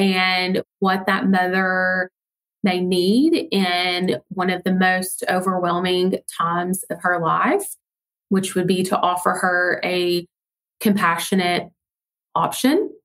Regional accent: Blount County, United States; I am from Blount County, and at a young age, the concept of serving and giving back was something that my parents modeled in our home.

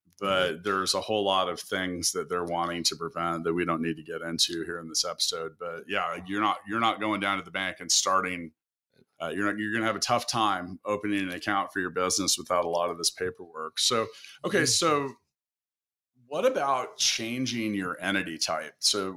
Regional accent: Kansas City, Missouri, United States; I'm from Kansas City and my wife and I moved back here.

